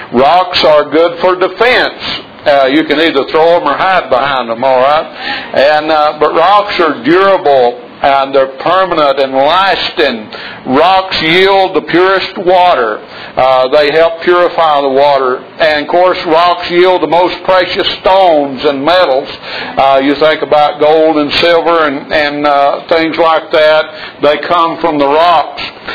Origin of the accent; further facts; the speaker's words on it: Kentucky, United States; Where I grew up in Kentucky, we had a lot of sandstone.